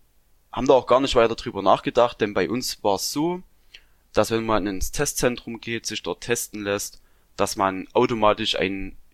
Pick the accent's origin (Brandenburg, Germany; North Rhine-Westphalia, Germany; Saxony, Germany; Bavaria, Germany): Saxony, Germany; also ich komme aus Sachsen